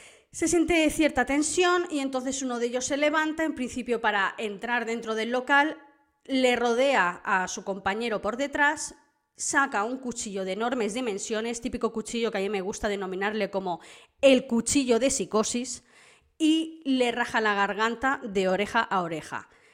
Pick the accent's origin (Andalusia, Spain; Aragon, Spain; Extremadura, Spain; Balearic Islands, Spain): Balearic Islands, Spain; Santa Eulalia; Santa Eulalia del Río es el pueblo donde yo me he criado, he vivido toda mi vida allí, yo soy ibicenca y he vivido toda mi vida pues, en Santa Eulalia.